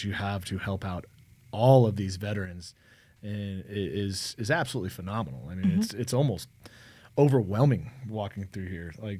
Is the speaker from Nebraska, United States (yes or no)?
yes; Omaha, Nebraska, United States; I'm originally from Omaha, Nebraska.